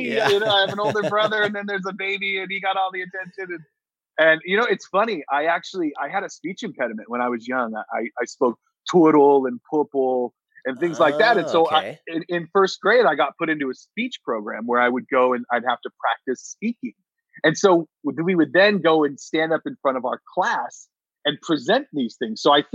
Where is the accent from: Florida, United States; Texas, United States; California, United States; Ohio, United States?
California, United States; Stockton; also born or lived in Santa Cruz; I was actually born in Santa Cruz. My family's from Santa Cruz. They raised me in Stockton, you know, of course.